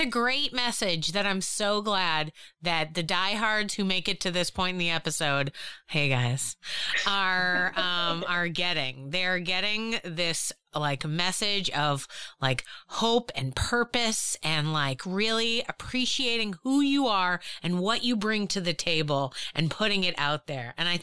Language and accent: English; Boston, Massachusetts, United States; I'm from Boston. Yeah. We make fun of everything.